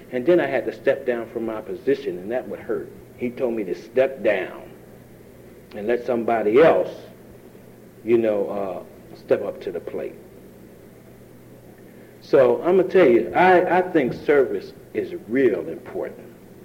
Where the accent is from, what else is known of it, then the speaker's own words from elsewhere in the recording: Philadelphia, Pennsylvania, United States; And I'm from Philadelphia, right? And I used to run up and down the road and go home.